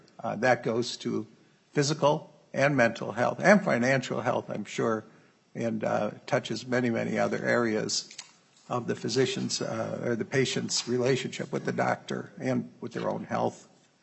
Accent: St. Paul, Minnesota, United States; I am from St. Paul, District 67A.

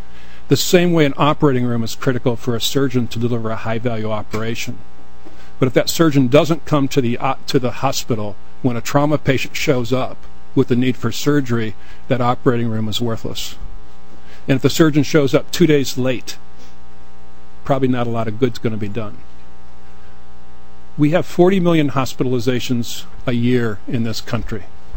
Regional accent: Gary, Indiana, United States; I grew up in Gary, Indiana. My whole family was in the steel industry

